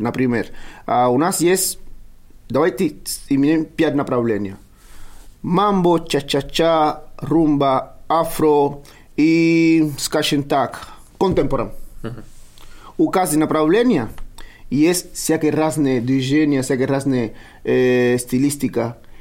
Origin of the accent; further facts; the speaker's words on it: Havana, Cuba; Russian is a second language; moved away as an adult; now in Saint Petersburg, Russia; я из Гавана.